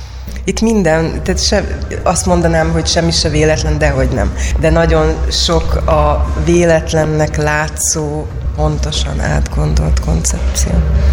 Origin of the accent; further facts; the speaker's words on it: Ukraine; Én ukrán vagyok, én kint születtem, anyukám még mindig kint él